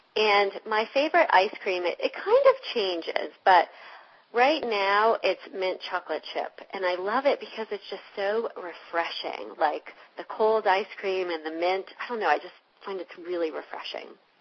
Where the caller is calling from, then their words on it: Atlanta, Georgia, United States; I'm calling in from Atlanta, where it is very cold today.